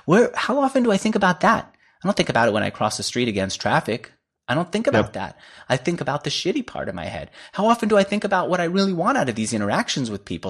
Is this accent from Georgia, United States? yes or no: no; New York, United States; because I'm still a New Yorker, pissing all the drivers off